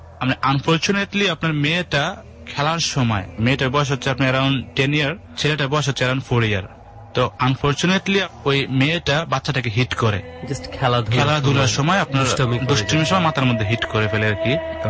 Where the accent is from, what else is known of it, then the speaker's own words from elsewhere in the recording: Comilla, Chittagong Division, Bangladesh; now in Dhaka, Bangladesh; কুমিল্লা থেকে এসেছি আর আমি ধানমন্ডিতে থাকি, একটা প্রাইভেট ইউনিভার্সিটিতে ইংলিশ অনার্স করছি।